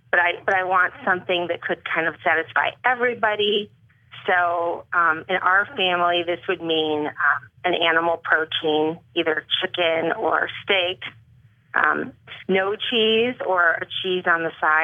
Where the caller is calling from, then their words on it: California, United States; From the Bay Area.